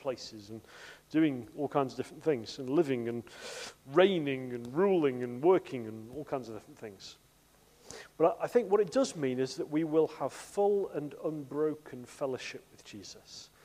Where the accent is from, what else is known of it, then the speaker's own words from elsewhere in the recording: United Kingdom; I know we're British and everything else.